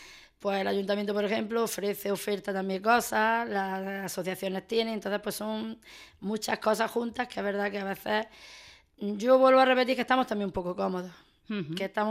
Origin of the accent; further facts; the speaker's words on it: Las Norias, Andalusia, Spain; Mi madre es de las Norias y yo me crié en las Norias, uh-huh, y sigo en las Norias. Y bueno, mi padre es de Granada, pero que bueno, mi padre prácticamente está toda la vida en las Norias también.